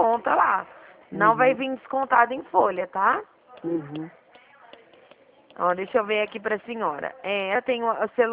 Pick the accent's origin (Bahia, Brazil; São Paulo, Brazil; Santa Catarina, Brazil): São Paulo, Brazil; Dracena; Eu sou de Dracena, estado de São Paulo.